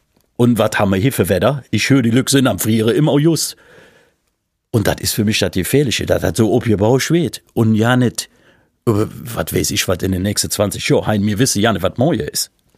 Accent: Germany; da sind wir Deutsche

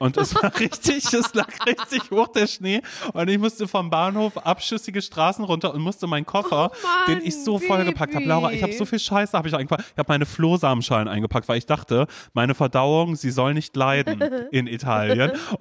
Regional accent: Berlin, Germany; dass ich aus Berlin komme.

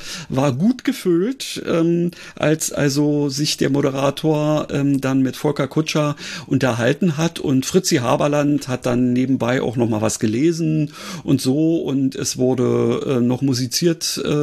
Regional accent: Berlin, Germany; für mich als Berliner ist es natürlich dann auch immer wieder interessant

